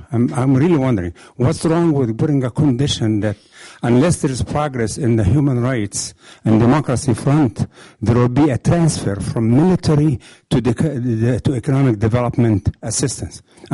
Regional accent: Egypt; now in United States; I am with the Alliance of Egyptian Americans. I am originally from Egypt

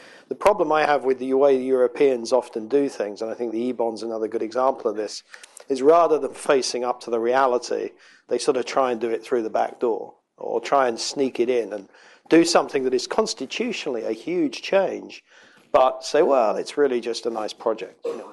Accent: United Kingdom; probably as a Brit would reluctantly, but probably say yes

